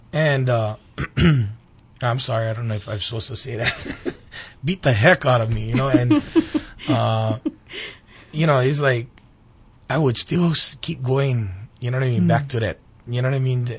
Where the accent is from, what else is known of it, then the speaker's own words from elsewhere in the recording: Waianae, Hawaii, United States; growing up in Waianae, and looking the way I did, you know what I mean, on Haole boy running in Waianae, not too many Haole people was running around in Waianae back in those days